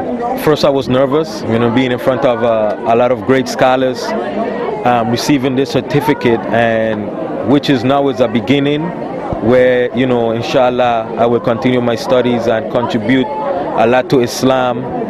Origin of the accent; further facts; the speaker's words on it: U.S. Virgin Islands; I'm from the Virgin Islands.